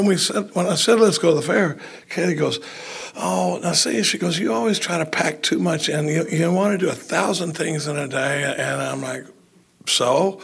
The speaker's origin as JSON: {"language": "English", "town": "Dallas", "region": "Texas", "country": "United States", "tie": "born or raised there", "said": "You know, I grew up in Dallas."}